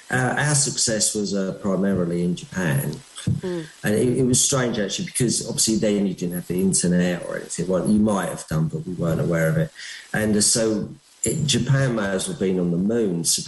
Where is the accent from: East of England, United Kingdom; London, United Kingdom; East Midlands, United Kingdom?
East of England, United Kingdom; St Albans; also born or lived in Watford; now in Isle of Wight, United Kingdom; But I was originally from St Albans. I was born in Watford.